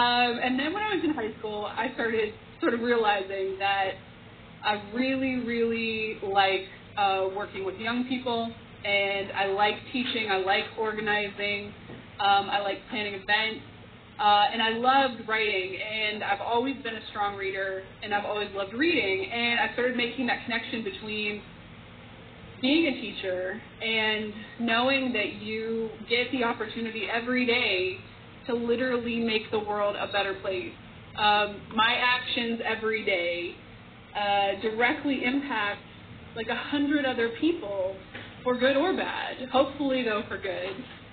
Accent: Mount Liberty, West Virginia, United States; I grew up outside of Philippi on a farm up on top of a mountain in a community called Mount Liberty. And I grew up with a single mom who was also a teacher.

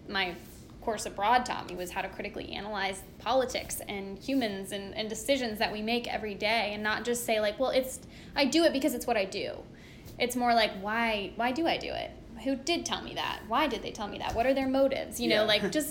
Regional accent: United States; unknown subconscious stereotypes of the Middle East as being an American

